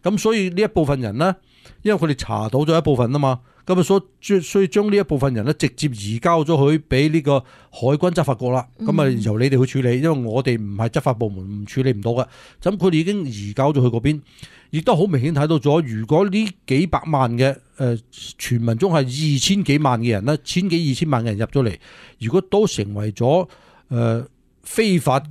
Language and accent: Cantonese; California, United States; 我哋加州人都好清楚一样嘢咧，